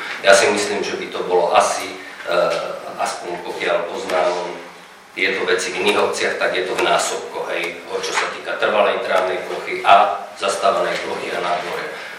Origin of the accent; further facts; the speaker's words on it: Polomka, Banská Bystrica Region, Slovakia; now in Banská Bystrica, Slovakia; Ja teda osobne pochádzam z Polomky z Orehronia, aj keď žijem v Bystrici